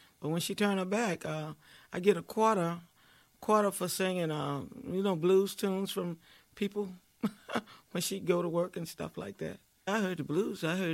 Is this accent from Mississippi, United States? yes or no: yes; West Point, Mississippi, United States; born there; I was born in West Point, Mississippi. Actually, Prairie. Same place that … was born. It's like the suburbs of West Point.